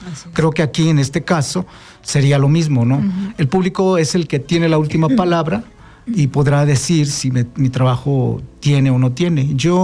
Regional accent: Veracruz, Mexico; en algunos talleres de las Casas de Cultura de Veracruz, uh-huh. estado de donde yo soy originario

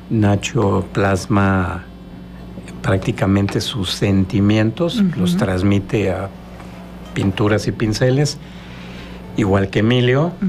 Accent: Mexico City, Mexico; born there; yo nací en la Ciudad de México, pero con mucha sangre morelense. Prácticamente toda mi familia materna es de Cuernavaca.

